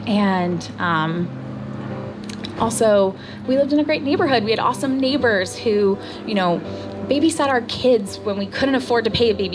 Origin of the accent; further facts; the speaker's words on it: Florida, United States; I am from Florida, but I'm not from the Tampa area. And so my family is about 2.5 hours south in the Bonita Springs, Estero, Naples, Fort Myers area.